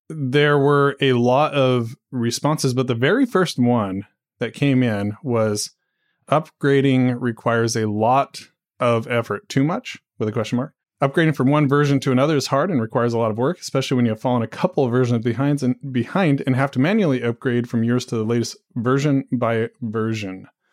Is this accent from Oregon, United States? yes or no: yes; Clatskanie, Oregon, United States; now in Washington, United States; Corvallis, Oregon. I grew up in Clatskanie, Oregon, which is in sort of the top left corner of Oregon.